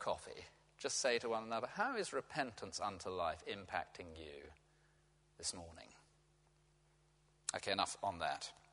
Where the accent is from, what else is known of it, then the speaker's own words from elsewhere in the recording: England, United Kingdom; one's not allowed to do if one's English, but I'm going to give it a shot